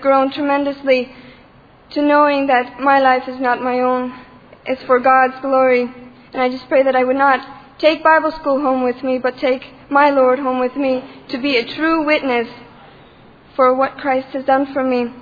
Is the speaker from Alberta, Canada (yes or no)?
no; Ontario, Canada; from Ontario, Canada.